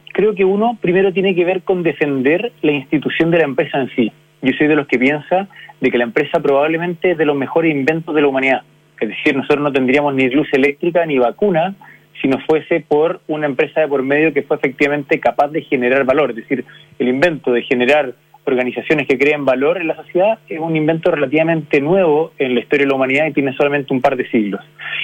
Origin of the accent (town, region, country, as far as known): Chile